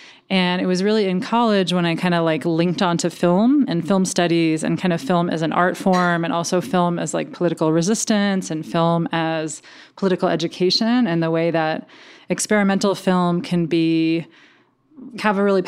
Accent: Allentown, Pennsylvania, United States; also born or lived in Berkeley, United States; I come from Allentown, a small northeastern town.

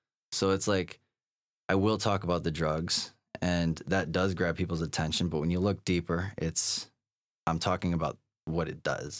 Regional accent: Wheeling, Illinois, United States; I'm from Wheeling.

